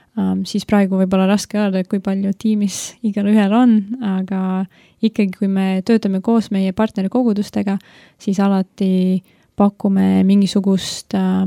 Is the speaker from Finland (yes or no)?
no; Latvia; Estonian is a second language; moved away as an adult; now in Estonia; tegelikult olen lätlane, siis jah, ja ma ei tea, mida veel öelda.